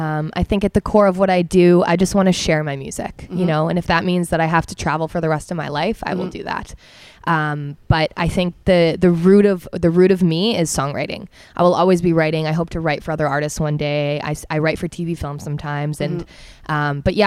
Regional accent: Calgary, Alberta, Canada; now in Toronto, Canada; I actually initially focused on Calgary. I'm from Calgary.

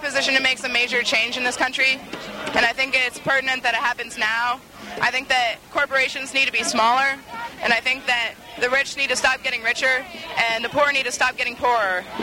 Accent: Stowe, Massachusetts, United States; Stowe, Massachusetts.

